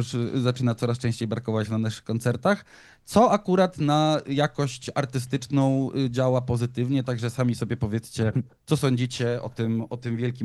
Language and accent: Polish; Olsztyn, Warmian-Masurian Voivodeship, Poland; Ja bym bardzo chętnie przyjechał z … do Olsztyna, ponieważ jest to moje rodzinne miasto, w którym się urodziłem, chodziłem do szkoły